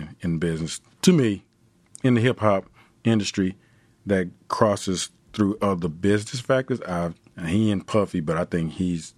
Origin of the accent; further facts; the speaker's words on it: Dallas, Texas, United States; Tim's from Virginia. I'm from Dallas, you know … from Dallas.